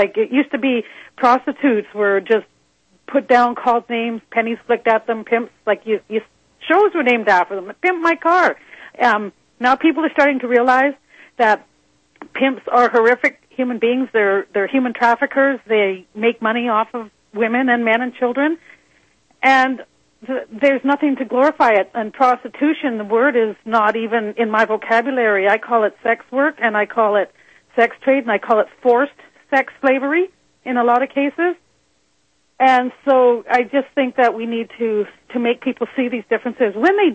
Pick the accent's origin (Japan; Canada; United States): Canada; I'm from Canada, so we don't even know the stats for both countries